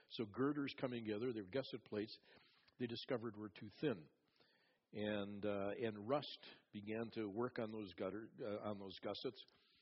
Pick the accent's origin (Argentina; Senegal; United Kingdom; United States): United States; Twin Cities, Minnesota; I grew up in the Twin Cities, and I went over this bridge numerous times